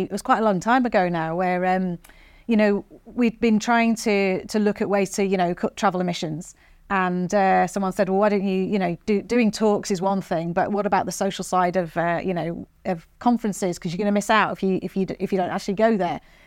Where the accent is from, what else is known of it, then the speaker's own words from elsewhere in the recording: Manchester, North West England, United Kingdom; Yeah, I mean, I'm Mancunian myself